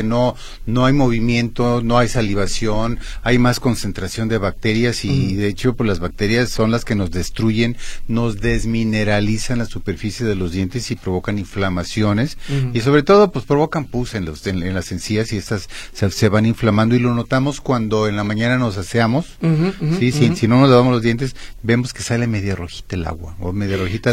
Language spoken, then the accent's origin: Spanish; Mexico; que nosotros somos muy, muy, muy, muy dados a eso como mexicanos.